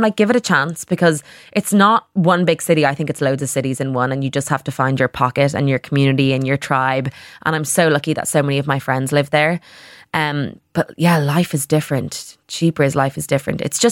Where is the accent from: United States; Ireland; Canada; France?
Ireland; now in London, United Kingdom; being an Irish person in London